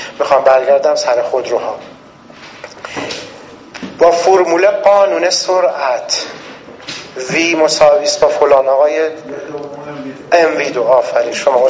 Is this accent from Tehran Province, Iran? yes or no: no; Isfahan, Iran; پس ما اصفهانیام که اهل به اصطلاح حساب و کتاب هستیم